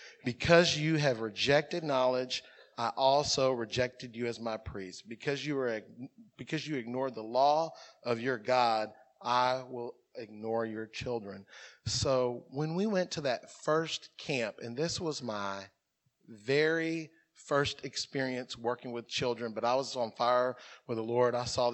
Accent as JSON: {"language": "English", "town": "Como", "country": "United States", "tie": "born or raised there", "said": "He knows I'm from Como. He knows that I love that community. I know the people there. He knows how I grew up"}